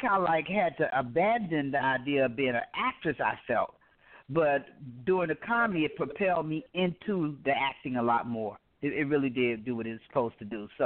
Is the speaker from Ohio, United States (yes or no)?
no; Columbus, Georgia, United States; I'm from Columbus, Georgia.